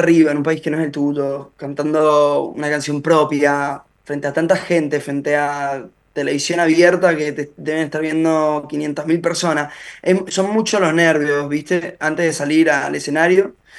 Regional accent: Mendoza, Argentina; moved away as an adult; Yo crecí en Mendoza, a los 18 me fui a vivir a Buenos Aires.

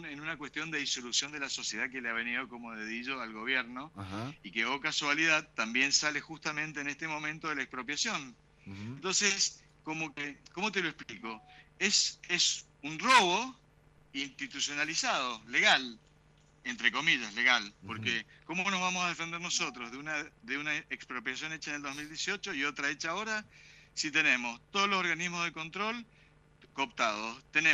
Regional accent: Mendoza, Argentina; ya te estoy hablando como ciudadano, como mendocino.

